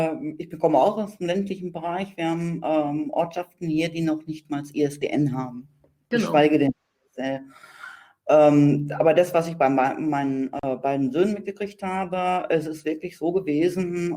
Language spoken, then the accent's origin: German; North Rhine-Westphalia, Germany; Also ich komme aus NRW